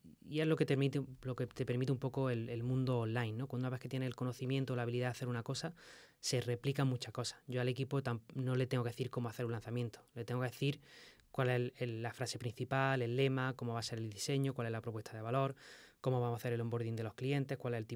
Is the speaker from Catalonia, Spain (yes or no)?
no; Granada, Andalusia, Spain; la Alhambra es el monumento más visitado de España, poca gente lo sabe, y está en mi ciudad natal.